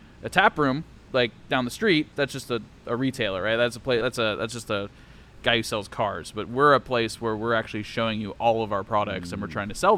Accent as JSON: {"language": "English", "town": "San Diego", "region": "California", "country": "United States", "tie": "born or raised there", "said": "It reminds me of some of the pizza that I grew up eating in San Diego"}